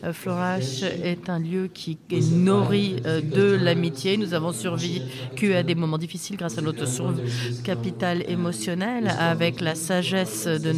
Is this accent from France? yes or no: no; Berlin, Germany; Donc, nous sommes de Berlin, nous sommes arrivés de Berlin, nous sommes très très heureux de ne pas être en Allemagne actuellement.